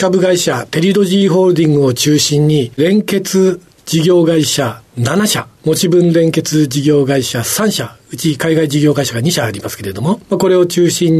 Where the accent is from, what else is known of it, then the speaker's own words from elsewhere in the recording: Tozawa, Yamagata, Japan; born there; 山形県でございまして、北の方にある戸沢村というところで生まれました。